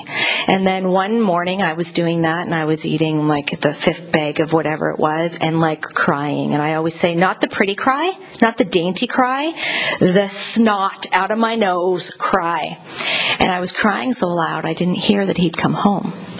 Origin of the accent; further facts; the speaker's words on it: Mission, British Columbia, Canada; I come from Mission, BC, Canada.